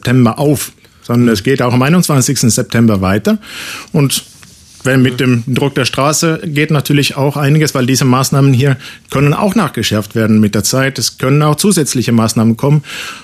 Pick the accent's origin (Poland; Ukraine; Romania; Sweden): Sweden; Ich komme selber aus einem von diesen Ländern. Ich komme aus Schweden.